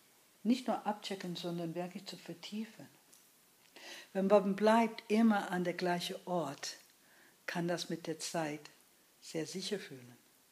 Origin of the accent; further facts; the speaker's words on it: New York, United States; German is a second language; Ich bin in New York groß geworden, in der Innenstadt.